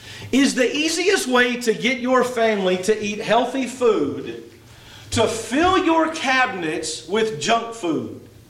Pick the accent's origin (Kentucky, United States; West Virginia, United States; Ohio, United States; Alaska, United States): Kentucky, United States; Louisville; also born or lived in Elizabethtown; now in North Carolina, United States; We moved to North Carolina right on the coast 13 and a half years ago. I was born and raised in Kentucky, Louisville, and Elizabethtown.